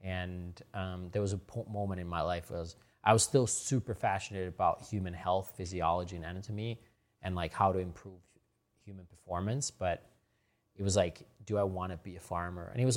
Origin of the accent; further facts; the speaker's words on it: Hokkaido, Japan; where I grew up in Hokkaido had the same microclimate